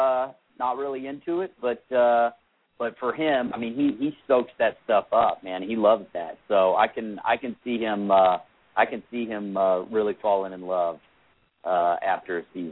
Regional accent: Houston, Texas, United States; All due respect, I'm from Houston, Texas. I've been to Dallas. I've been to Houston.

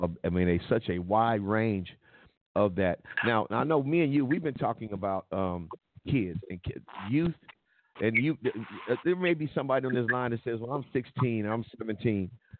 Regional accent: California, United States; because now we were raised in California, okay? I know my roots come from down south and Midwest and all over the place.

